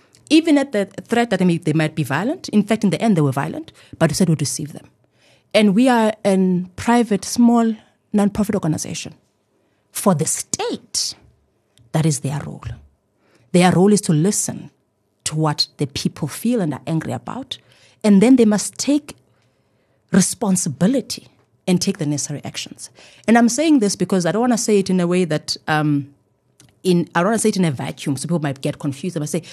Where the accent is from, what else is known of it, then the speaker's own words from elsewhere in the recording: Eastern Cape, South Africa; So I'm from the Eastern Cape.